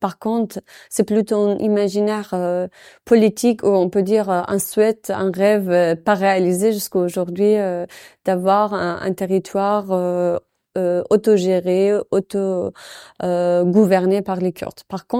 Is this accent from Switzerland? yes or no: no; Kurdistan, Iran; moved away as an adult; now in France; je suis née et grandie en Iran, dans la région kurde iranienne. Et depuis 2014, je suis exilée en France.